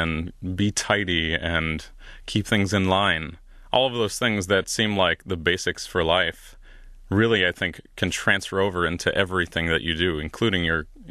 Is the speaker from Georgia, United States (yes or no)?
no; Tobyhanna, Pennsylvania, United States; So I grew up in Tobyhanna, Pennsylvania, which is in the Poconos on the eastern side of PA.